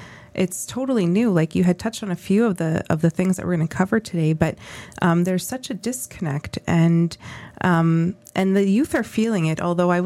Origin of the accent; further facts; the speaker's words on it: Saskatchewan, Canada; I'm from Paiute First Nation. My mother's from the Métis community in Librette